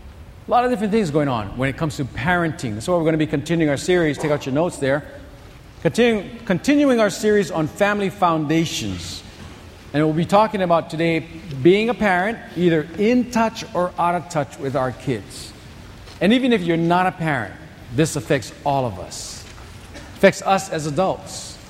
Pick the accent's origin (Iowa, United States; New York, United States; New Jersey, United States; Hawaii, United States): Hawaii, United States; Pearl City; When I was a child growing up in Pearl City, we rode our bikes all over the place.